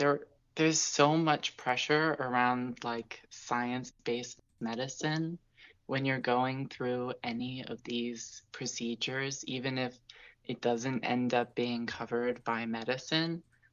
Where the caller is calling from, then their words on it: Pennsylvania, United States; I'm from PA.